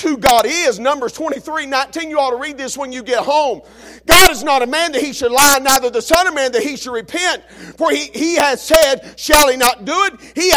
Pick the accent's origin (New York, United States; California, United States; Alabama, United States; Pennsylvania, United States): Alabama, United States; Now I'm from Alabama, that's a big number for 40 years